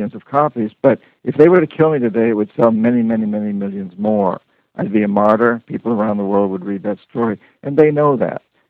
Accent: New Hampshire, United States; I grew up in New Hampshire where you judge everything by hills and mountains.

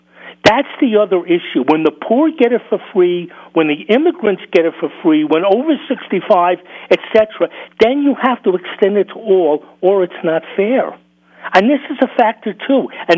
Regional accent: New York, United States; although growing up in New York used to have 7 or 8 dailies.

